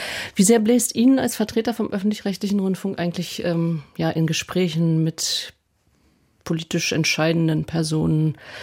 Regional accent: Hanover, Lower Saxony, Germany; da sage ich jetzt als Hannoveranerin, komme ich noch von nördlicher weg.

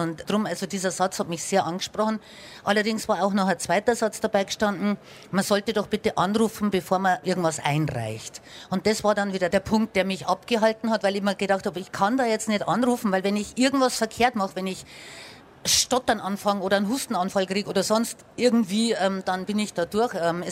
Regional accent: Oberammergau, Bavaria, Germany; Ich bin groß geworden in Oberammergau, das ist ein bisschen größer und natürlich auch sehr touristisch und so. Aber ich wohne jetzt also in einem deutlich kleineren Dorf, also da ist Niederkaltenkirchen schon fast eine Großstadt dagegen. Also wir haben 140 Einwohner.

